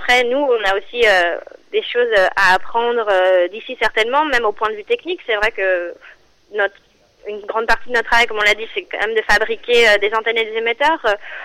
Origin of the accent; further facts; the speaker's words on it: France; moi en tant que Française